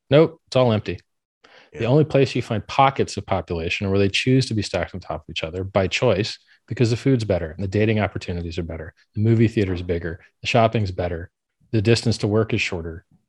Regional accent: United States; I'm from America. I don't know none of these people you're talking about, bro.

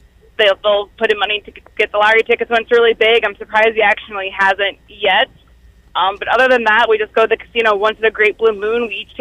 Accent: Toledo, Ohio, United States; East Toledo.

